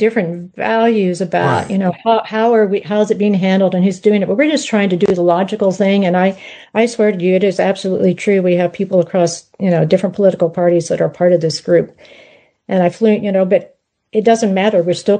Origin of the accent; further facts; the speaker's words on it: Missouri, United States; also born or lived in Houston; living now back in the state of Missouri. Of course, I was in Houston for a long time, but this is my home state.